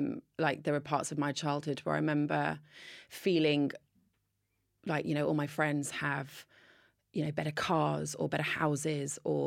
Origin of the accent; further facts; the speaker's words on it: East Sheen, London, United Kingdom; now in Farnham, United Kingdom; In East Sheen.